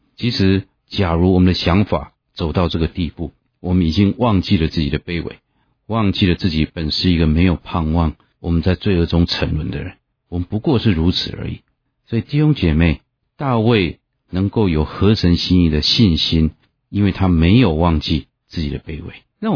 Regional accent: China; 其实对我们中国人也是一样，国家的领导人总统的形象要很注意

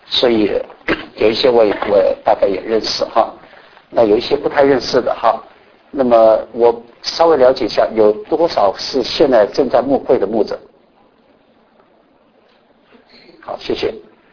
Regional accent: Kaohsiung, Taiwan; 但是我生长在台湾高雄一个就是比较乡下的地方

